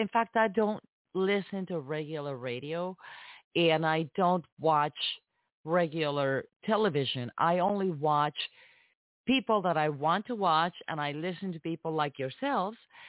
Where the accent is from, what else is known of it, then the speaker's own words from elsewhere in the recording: New Jersey, United States; also born or lived in Minnesota; You know, you guys know that I grew up in Jersey and, you know, went to New York City quite a few times.